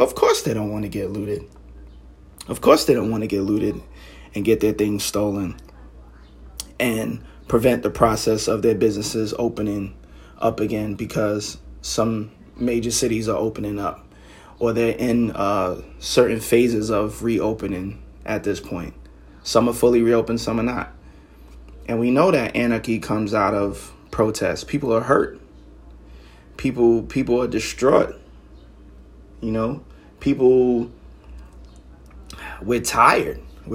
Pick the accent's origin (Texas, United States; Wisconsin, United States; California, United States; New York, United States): New York, United States; Brooklyn; I grew up in East New York. Brooklyn, New York. I'm a proud Afro-Latino, Black Hispanic, whatever you want to call it, Boricua, Black Puerto Rican